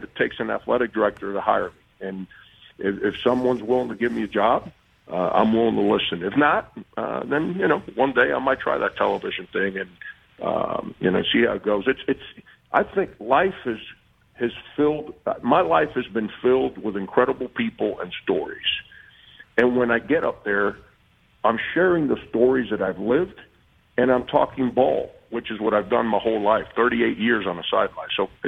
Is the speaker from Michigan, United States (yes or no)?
no; Miami, Florida, United States; You know, I did that my whole life growing up in Miami. Now I'm an old man.